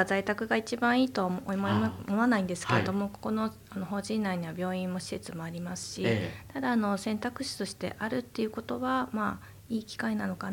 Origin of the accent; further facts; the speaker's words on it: Yokohama, Kanagawa, Japan; 地元が横浜市の瀬谷なんですけど